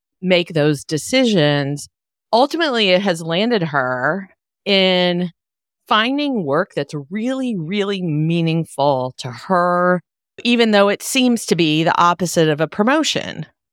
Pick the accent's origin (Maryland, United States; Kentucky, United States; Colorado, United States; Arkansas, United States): Kentucky, United States; this area that I grew up in Eastern Kentucky, where there's a lot of difficult situations.